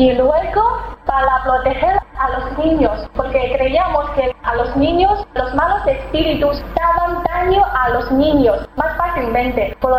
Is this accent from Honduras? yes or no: no; South China, China; Spanish is a second language; Yo soy del sur de China, como del norte.